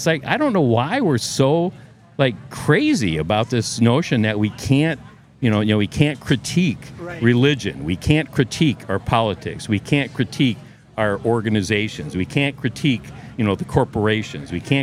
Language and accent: English; United Kingdom; I mean, I always refer, like, I'm a Brit, you know